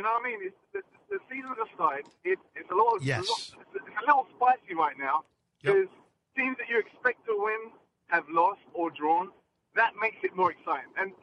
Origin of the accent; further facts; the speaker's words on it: London, United Kingdom; now in Houston, United States; I'm a Brit living here in Houston, Texas.